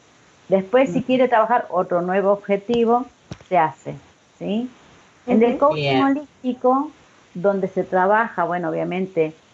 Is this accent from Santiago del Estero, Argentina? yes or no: no; Rafaela, Santa Fe, Argentina; Soy de Rafael, la provincia de Santa Fe.